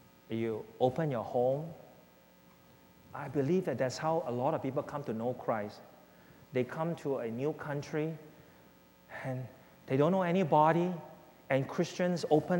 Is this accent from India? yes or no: no; Singapore; also born or lived in Hong Kong; I was born not in Singapore, I was born in Hong Kong. And my family migrated. Actually, that's not a right word, because my father is a citizen. So basically for him, he's bringing his family home. But we have never seen Singapore. I was 5 years old